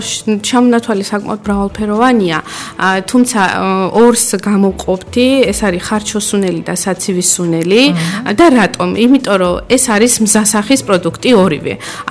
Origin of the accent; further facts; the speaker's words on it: Senaki, Samegrelo-Zemo Svaneti, Georgia; პირველ რიგში მე თვითონ სამეგრელოდან ვარ, სენაკიდან